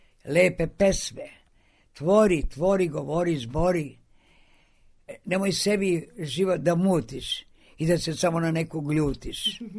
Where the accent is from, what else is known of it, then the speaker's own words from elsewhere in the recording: Novi Sad, Vojvodina, Serbia; kad sam ja došla iz Novog Sada